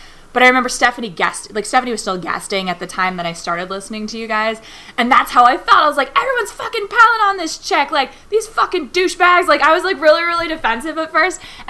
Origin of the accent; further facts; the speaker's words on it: Belleville, Ohio, United States; I'm from Belleville, which is like Medina looks like a booming metropolis by comparison.